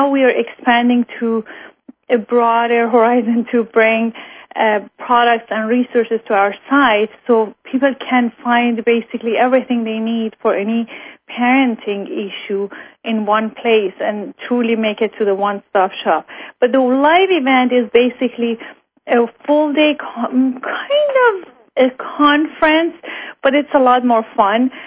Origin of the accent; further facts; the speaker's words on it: Iran; moved away as an adult; now in Germany; I was born and raised in Iran, and I had a high school diploma, and at that time we had lived in Germany basically 3 months. I couldn't even speak German, really